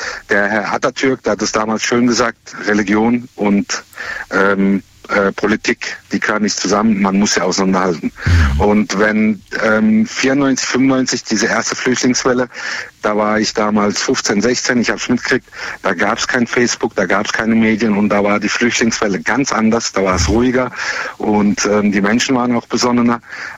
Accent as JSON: {"language": "German", "country": "Germany", "tie": "born there", "said": "Ich bin ein getürkter Deutscher. Ich bin in Deutschland geboren und bin Deutscher mit türkischem Blut, ja."}